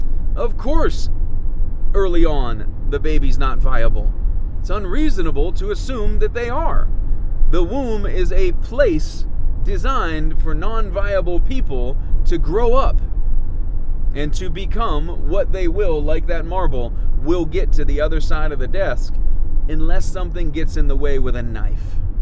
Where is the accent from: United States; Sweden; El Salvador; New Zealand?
United States; And for once, maybe in a long time, I will feel some sense of pride as being an American.